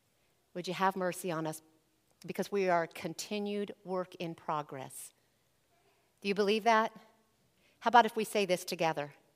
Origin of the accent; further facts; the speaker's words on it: Columbus, Ohio, United States; if you don't know, I grew up in the Columbus area.